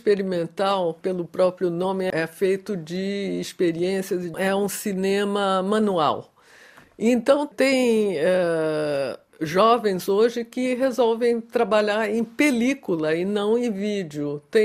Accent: Brazil; Eu cresci no Brasil.

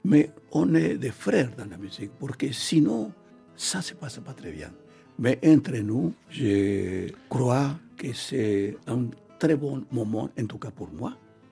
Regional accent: Buenos Aires, Argentina; born there; French is a second language; Je suis né à Buenos Aires, mais ma maman m'a donné toute la race du Guaran parce que j'étais 9 mois dans son ventre.

